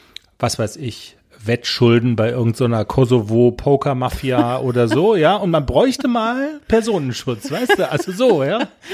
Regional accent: Baden-Württemberg, Germany; also Baden-Württemberg. Das ist ja schon mal super, da kommen wir auch her, aus dem Schwarzwald allerdings.

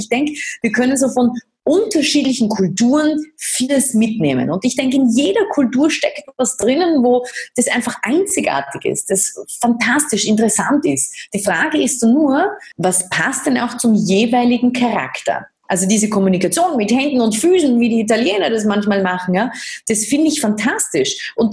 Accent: Austria; Da können wir auch ein bisschen was lernen davon, weil manchmal verkümmert diese bei uns in Österreich. Ja? Weil wir uns denken, ich kann ja gar nicht so einen auf groß.

